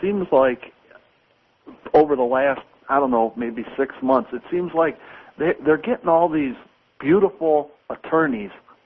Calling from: Michigan, United States; being that I'm calling you from Michigan, John Engler, the 12 years that we had him here, destroyed the economy in this state.

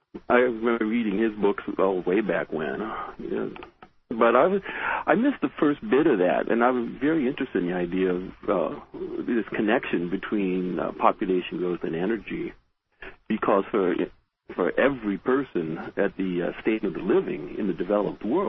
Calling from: Sweden; I'm calling from Sweden.

